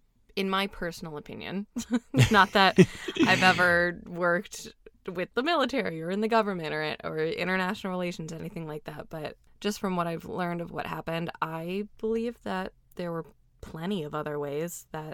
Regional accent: United States; And it's something that I personally am ashamed of as an American.

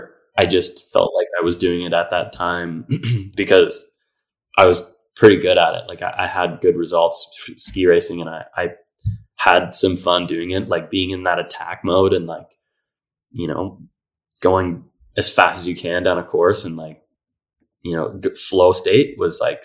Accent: Ontario, Canada; the city I grew up in, or little town I grew up in Ontario.

